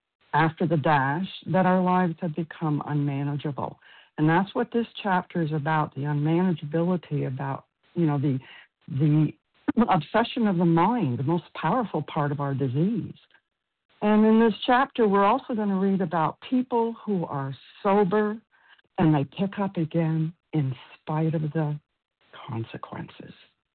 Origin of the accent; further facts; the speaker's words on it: Florida, United States; I hail from Florida.